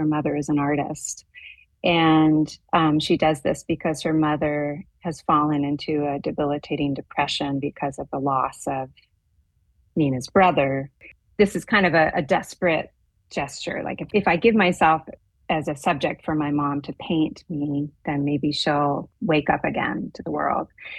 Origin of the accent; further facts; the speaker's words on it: Boston, Massachusetts, United States; I went to a fairly liberal Protestant church growing up, and I grew up in the Boston area.